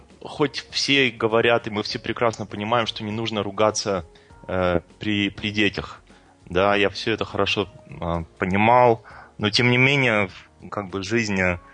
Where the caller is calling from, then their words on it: Switzerland; я звоню из Швейцарии.